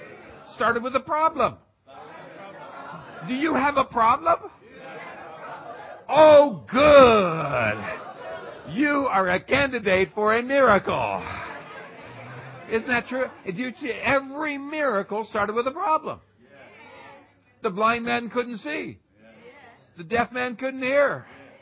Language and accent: English; Phoenix, Arizona, United States; I am from Phoenix, Arizona. All right, we're in the southwest corner of the United States. We're the dry places.